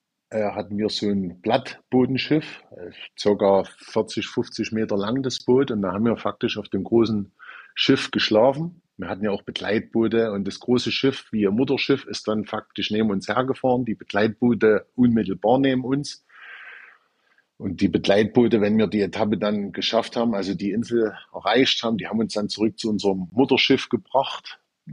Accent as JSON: {"language": "German", "town": "Chemnitz", "region": "Saxony", "country": "Germany", "said": "man hört es ja an meinem Dialekt, ich komme aus Chemnitz in Sachsen, das ist am Fuße des Erzgebirges, also ich bin eher Gebirgsmensch als wie immer vom Meer"}